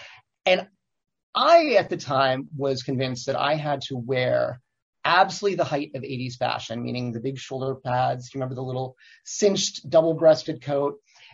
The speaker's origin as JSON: {"language": "English", "town": "Olean", "region": "New York", "country": "United States", "tie": "born or raised there", "said": "So I grew up in Olean, New York, and I'm just old enough to have been a part of the era when being gay was"}